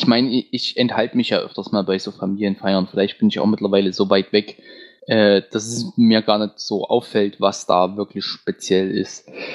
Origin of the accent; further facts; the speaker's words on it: Saxony, Germany; Dann gibt es auch Rouladen, was halt bei uns im Vogtland häufiger.